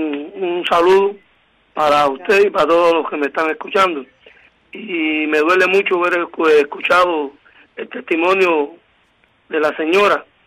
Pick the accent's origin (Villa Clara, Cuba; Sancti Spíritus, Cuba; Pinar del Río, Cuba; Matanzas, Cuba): Pinar del Río, Cuba; Guane; en mi pueblo, que quiero rectificarle algo, no es Guamá, es Guane, que está a 25 kilómetros de aquí de la ciudad de Sandino.